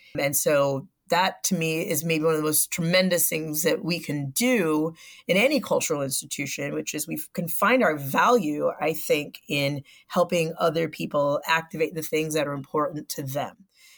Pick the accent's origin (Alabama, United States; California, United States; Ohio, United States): California, United States; San Diego; Because I am from San Diego, and San Diego is a very, very diverse place, and it has, you know, some of the largest immigrant communities.